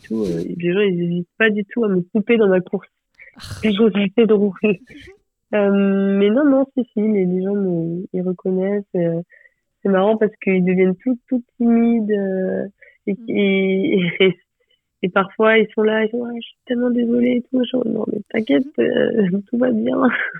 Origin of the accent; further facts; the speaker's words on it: Luxembourg; Donc pas très loin du Luxembourg, donc là où j'ai grandi.